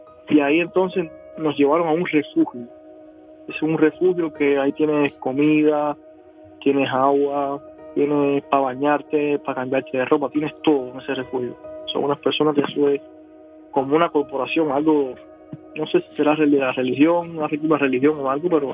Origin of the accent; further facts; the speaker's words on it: Cuba; solamente que somos cubanos